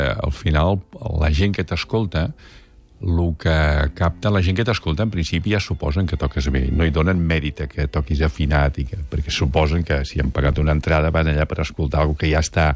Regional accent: Andorra; Vam néixer a Andorra, sí, sí.

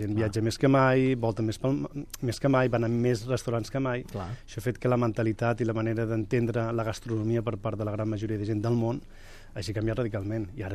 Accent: Tarragona, Catalonia, Spain; born there; jo vaig néixer a Tarragona...

